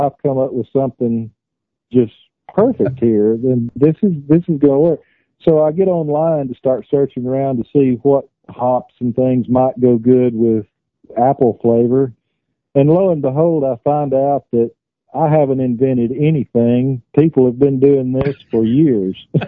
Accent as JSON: {"language": "English", "town": "Corinth", "region": "Mississippi", "country": "United States", "said": "I'm not in Corinth. I'm from Corinth. I'm not in Corinth."}